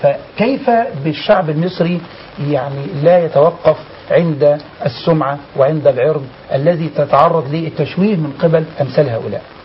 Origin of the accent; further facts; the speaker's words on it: Egypt; وأنا كمواطن مصري ليس أكثر